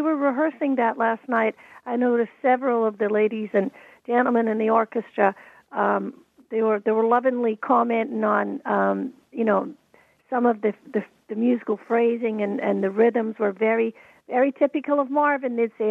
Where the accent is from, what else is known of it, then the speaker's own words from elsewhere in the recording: Scotland, United Kingdom; Of course, Sean Connery, being Scottish himself, he's my favorite James Bond of all time.